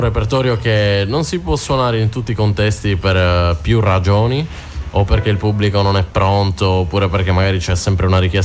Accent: Siniscola, Sardinia, Italy; Di Siniscola, anzi per la verità sa Petraruia, cresciuto alla Caletta, però

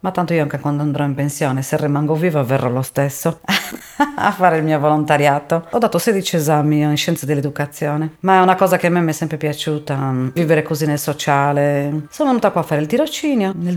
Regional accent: Assemini, Sardinia, Italy; Io sono di Assemini

